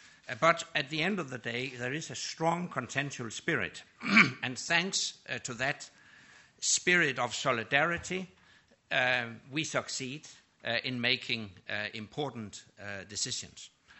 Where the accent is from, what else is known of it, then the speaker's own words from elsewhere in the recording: Denmark; Growing up in Denmark in the 1960s, I came of age in a Europe that was divided and dangerous, when everything could end in the flash of a nuclear exchange.